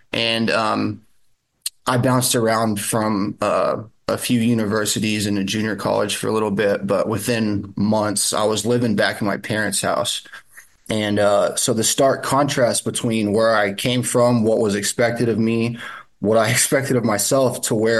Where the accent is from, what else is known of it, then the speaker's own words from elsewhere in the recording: Austin, Texas, United States; also born or lived in Houston / Lubbock; Yeah, born and raised. I still live in the suburbs of Austin now, Pflugerville. But yeah, other than a little hiatus in Houston and Lubbock, I've lived in Austin area my whole life.